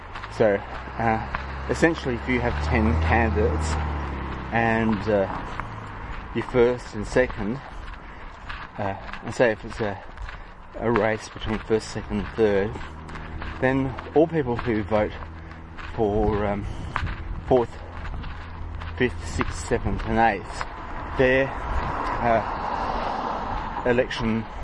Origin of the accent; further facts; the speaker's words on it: Australia; You have to, you can't refuse to do duty as an Australian.